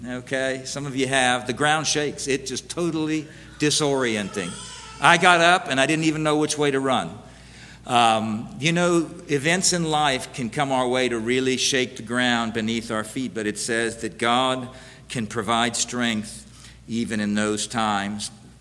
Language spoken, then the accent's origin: English; Florida, United States; also born or lived in West Indies; I grew up in Florida. I'd only seen earthquakes and their aftermath on TV. We moved to the West Indies and lived in the islands for 7 years.